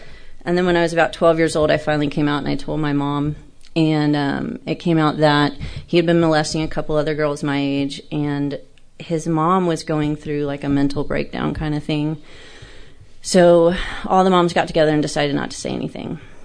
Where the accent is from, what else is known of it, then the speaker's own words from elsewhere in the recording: Corpus Christi, Texas, United States; I grew up in Corpus Christi, and I came from a really, really large family.